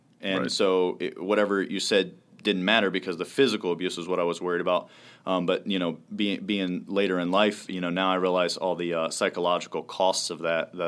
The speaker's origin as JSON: {"language": "English", "town": "Camden", "region": "New Jersey", "country": "United States", "tie": "born there", "said": "I was born in Camden, New Jersey, and that's where it all kind of started."}